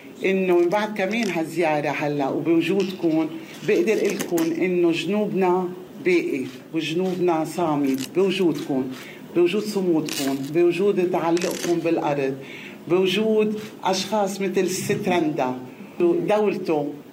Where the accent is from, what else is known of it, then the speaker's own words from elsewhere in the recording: Nabatieh, Nabatieh Governorate, Lebanon; هيدي منطقتي، هيدي ضيعتي، هيدي أرضي، بيتي هوني فشخة، دقيقتين نكون بالعيشية